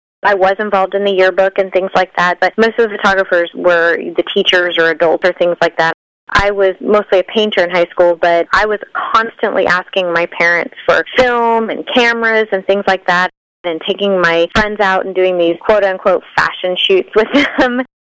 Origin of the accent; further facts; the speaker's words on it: Nebraska, United States; And I'm originally from Nebraska, and we go out and watch the Sandhills cranes migrate.